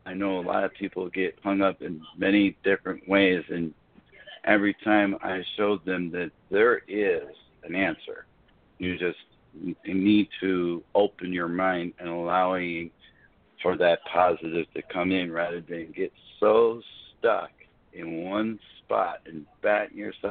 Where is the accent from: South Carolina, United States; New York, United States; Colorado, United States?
New York, United States; Albany; now in Las Vegas, United States; I moved here originally from Albany, New York, back in 2000.